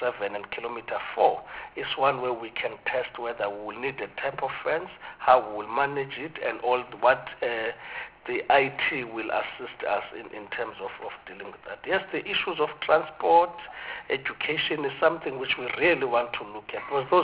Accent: South Africa; I'm a South African, but my chief is on that other side.

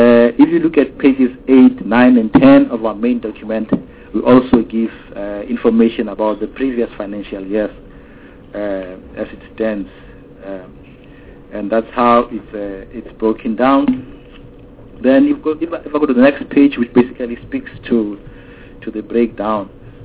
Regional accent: South Africa; you can imagine what this means to you as a South African with rights. Most of our taxis do not cater for people with disabilities.

